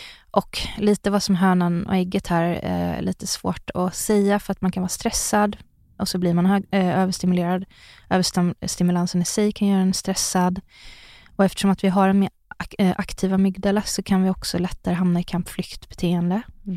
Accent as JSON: {"language": "Swedish", "town": "Sunne", "region": "Värmland", "country": "Sweden", "tie": "born or raised there", "said": "jag växte upp i Sunne i Värmland."}